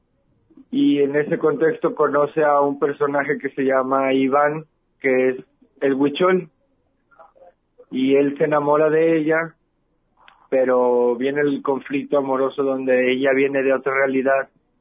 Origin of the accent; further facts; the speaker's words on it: Lagos de Moreno, Jalisco, Mexico; also born or lived in Guadalajara; estudié la carrera de cinematografía en Guadalajara, pero yo soy originario de Lagos de Moreno.